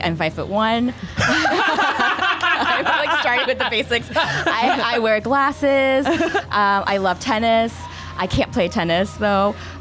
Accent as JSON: {"language": "English", "town": "Miami", "region": "Florida", "country": "United States", "tie": "born or raised there", "said": "I grew up in Miami, and I went to performing arts high school called New World School of the Arts."}